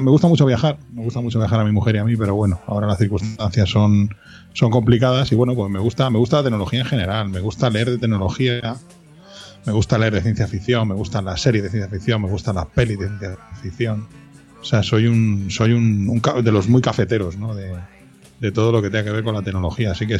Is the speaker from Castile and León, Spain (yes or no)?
no; Madrid, Community of Madrid, Spain; Yo soy, iba a decir de Madrid, pero no, yo soy de Vallecas. Sí. Que los de Vallecas no decimos que somos de Madrid, decimos que somos de Vallecas. Y cuando alguno te pregunta, ¿dónde está eso? En Madrid.